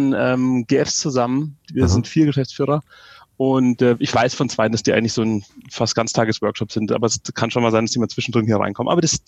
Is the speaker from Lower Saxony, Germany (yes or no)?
no; Erlangen, Bavaria, Germany; sitzen hier im beschaulichen Erlangen. Ich komme auch hier aus der Gegend. Habe es also nicht weggeschafft.